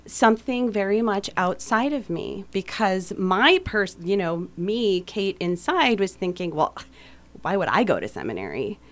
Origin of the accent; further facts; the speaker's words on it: Iowa, United States; also born or lived in Portland, Oregon; now in Minneapolis, United States; I grew up actually in rural Northwest Iowa and came to college and went to St. Olaf College. And I have, minus 1 year that I spent in Portland, Oregon, I have lived in the Twin Cities since 2002.